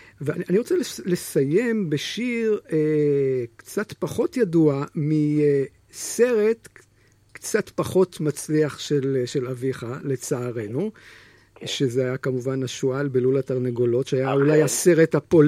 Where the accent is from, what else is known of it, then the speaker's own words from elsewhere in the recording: Rehovot, Central District, Israel; נכון, נכון, איפה שגדלתי בעצם